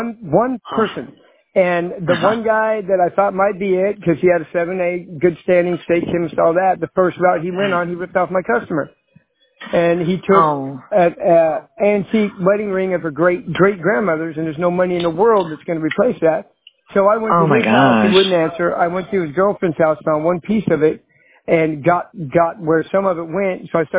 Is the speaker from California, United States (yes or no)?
yes; Sacramento, California, United States; Oh, that's where I came from. I came from Northern California, though.